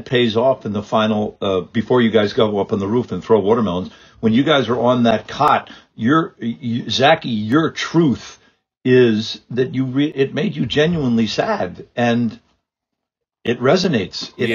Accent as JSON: {"language": "English", "country": "Ireland", "said": "I'm some guy. I'm just an Irish jackass."}